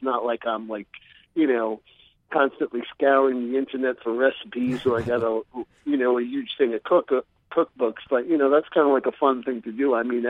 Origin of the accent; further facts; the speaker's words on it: New York, United States; my mother, I'm born and raised in New York, so my mother's side of the family's Brooklyn Italian